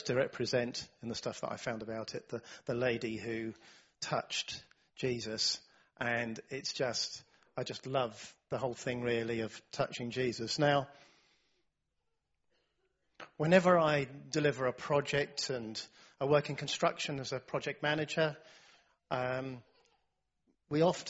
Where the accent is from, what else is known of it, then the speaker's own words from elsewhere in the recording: United Kingdom; I'm a Brit, so I can say it, can't I?